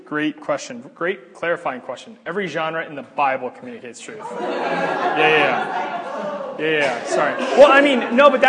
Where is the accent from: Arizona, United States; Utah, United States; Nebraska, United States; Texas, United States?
Nebraska, United States; Omaha; this is like from outer space looking down at Omaha, Nebraska, my hometown. Don't say anything bad, it's a wonderful place.